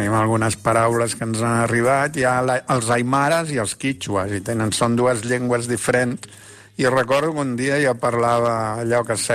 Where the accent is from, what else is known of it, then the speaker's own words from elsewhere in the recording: Barcelona, Catalonia, Spain; I vaig dir que venia de Barcelona, diu, si habla espanyol, dic, jo parlo català.